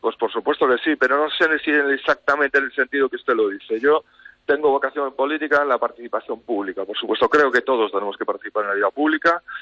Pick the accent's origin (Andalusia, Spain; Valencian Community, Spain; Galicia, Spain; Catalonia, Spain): Galicia, Spain; Vigo; lo mejor que yo puedo hacer en este momento por Galicia y por mi tierra, por aquí en Vigo